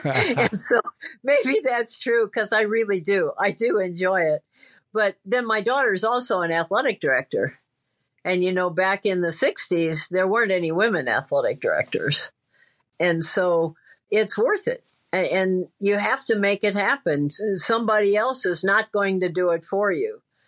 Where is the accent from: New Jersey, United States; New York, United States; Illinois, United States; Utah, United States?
Illinois, United States; Peoria; Well, I grew up in Peoria, Illinois